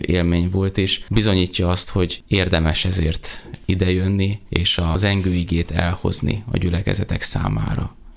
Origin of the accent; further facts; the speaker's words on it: Transdanubia, Hungary; Őszinte leszek, én nem innen a Tiszántúlról származom, hanem a Dunántúlról